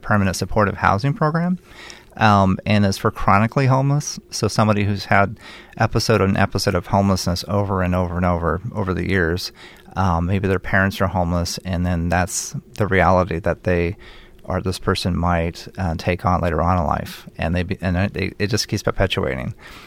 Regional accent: Mount Vernon, Washington, United States; Well, I grew up in Mount Vernon, Washington. My family has a tulip farm north of Seattle, a Dutch family.

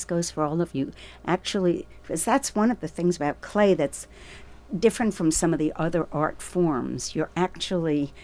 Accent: New York, United States; accent: East Coast; I grew up in New York, for example, but I've lived here twice as long as I've lived in New York, and yet when I open my mouth, people say, oh, you're from the East Coast.

